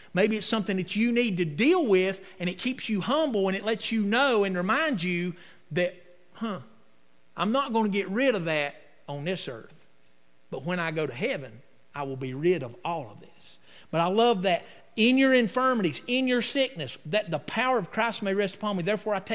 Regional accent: North Carolina, United States; born there; I'm thankful I was born in America. I'm thankful I was born in the South. I'm thankful that I was born in North Carolina.

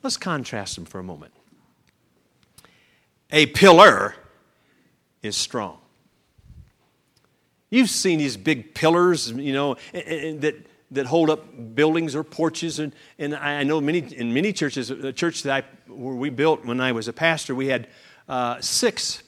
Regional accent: Arkansas, United States; I'm from Arkansas. We say the same thing.

